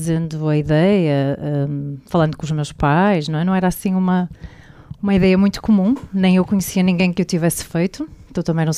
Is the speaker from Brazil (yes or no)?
no; Braga, Norte, Portugal; sou de Braga, mas passei os últimos 20 anos a dar muitas voltas pelo mundo.